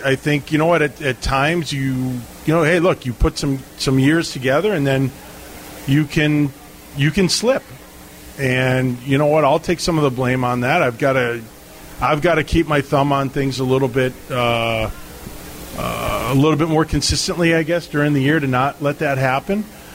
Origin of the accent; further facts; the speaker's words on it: Springfield, Massachusetts, United States; it happened basically right in my hometown. Like, it happened in the Springfield, Mass area, and Boston